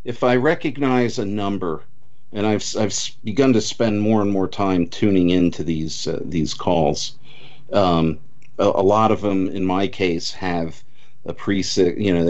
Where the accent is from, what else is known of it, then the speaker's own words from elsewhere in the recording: Pennsylvania, United States; Now, in my home state of Pennsylvania